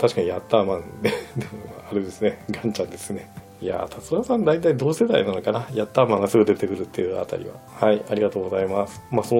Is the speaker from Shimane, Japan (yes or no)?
yes; Shimane, Japan; 同じ島根県出身なんですけれども